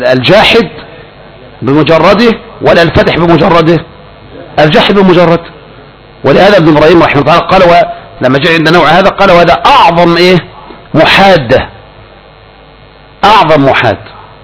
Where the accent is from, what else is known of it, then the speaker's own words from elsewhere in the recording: Egypt; زي الإجارة اللي كانت عندنا في مصر من زمان المضى